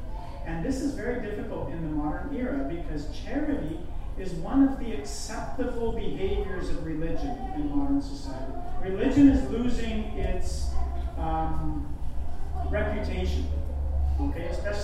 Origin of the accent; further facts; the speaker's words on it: El Salvador; I grew up in El Salvador